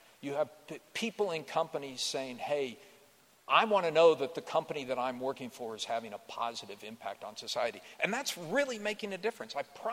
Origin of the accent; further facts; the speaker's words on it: Chattanooga, Tennessee, United States; My very first job out of college was at the Chattanooga Times. It was my hometown newspaper.